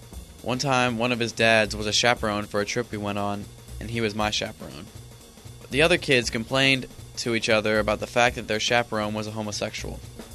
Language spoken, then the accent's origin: English; Dayton, Ohio, United States; born there; I'm 16 years old and a sophomore at the Miami Valley School. I was born in Dayton